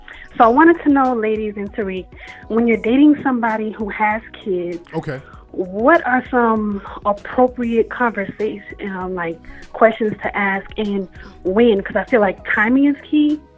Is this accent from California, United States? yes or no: yes; Sacramento, California, United States; I'm from Sacramento, so you see the 916, but I'm in Tennessee.